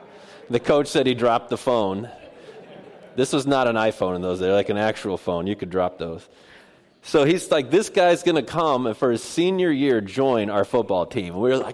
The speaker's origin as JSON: {"language": "English", "town": "Puyallup", "region": "Washington", "country": "United States", "tie": "born or raised there", "said": "and I grew up in Puyallup, so I went to a school called Rogers High School, and played on their football team there"}